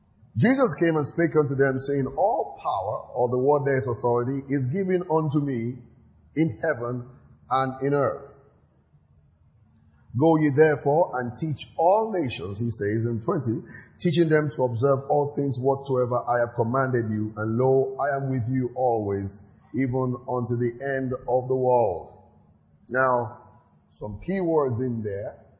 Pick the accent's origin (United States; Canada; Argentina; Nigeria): Nigeria; I'm an African. And I'm not just an African, I'm a Nigerian.